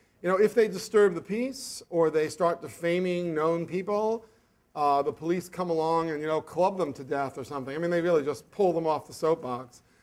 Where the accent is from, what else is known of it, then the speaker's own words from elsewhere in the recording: New York, United States; And when I grew up in New York, Taki 138 was the most prolific subway writer and bathroom stall writer.